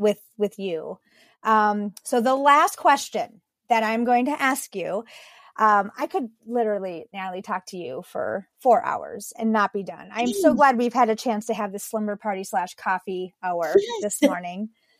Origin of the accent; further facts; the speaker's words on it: Minnesota, United States; Growing up in Minnesota, on a farm, like country music is what I've grown up with.